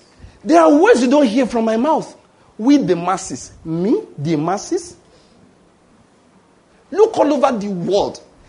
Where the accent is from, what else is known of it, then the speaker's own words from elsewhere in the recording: Ondo, Nigeria; Of course, I'm the one from Ondo State. And this is Nigeria.